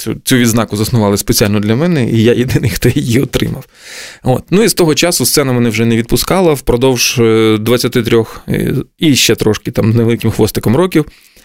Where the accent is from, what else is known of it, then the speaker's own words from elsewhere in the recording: Lutsk, Volyn Oblast, Ukraine; Він вже базувався в моєму рідному місті Луцьку